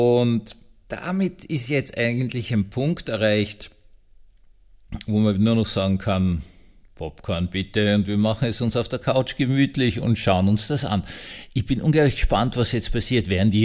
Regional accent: Vienna, Austria; Also als Wiener würde ich sagen, es gab sehr, sehr gute alte Kaffeehäuser in Wien

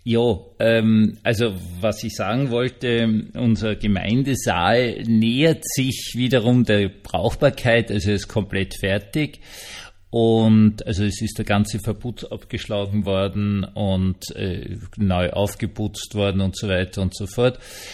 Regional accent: Vienna, Austria; Ich bin ja Wiener, das wissen Sie. Ich bin nicht nur irgendwie Wiener, ich bin 300 Jahre Wiener. Also meine Vorfahren sind mit Prinz Eugen nach Wien gekommen.

